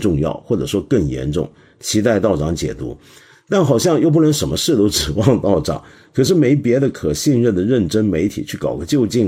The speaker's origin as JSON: {"language": "Chinese", "country": "China", "said": "我们中国人啊大概呢还是围观的多，看热闹吃瓜的多"}